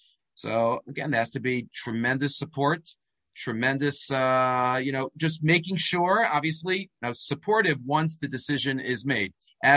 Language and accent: English; Far Rockaway, New York, United States; moved away as an adult; now in Israel; even though I davened in a shtiebel growing up in Far Rockaway. But, you know, all of us, I was the fourth of the four children in my family to make aliyah